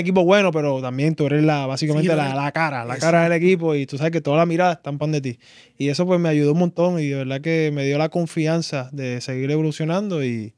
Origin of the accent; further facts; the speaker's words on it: Puerto Rico; Y yo, sí, yo soy boricua.